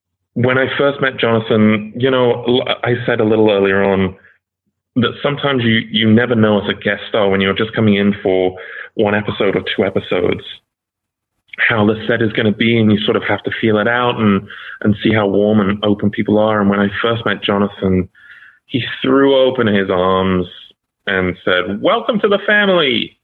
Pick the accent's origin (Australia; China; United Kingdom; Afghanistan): United Kingdom; Stoke-on-Trent, West Midlands; and he knew my hometown. He knew Stoke-on-Trent, which not a lot of people know.